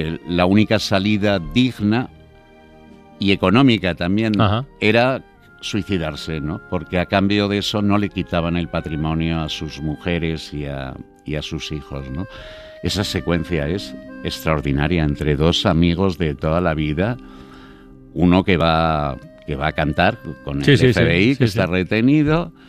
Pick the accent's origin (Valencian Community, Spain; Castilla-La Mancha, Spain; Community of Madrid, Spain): Community of Madrid, Spain; Madrid; Yo creo que a los de Madrid no sé si nos pasa lo mismo.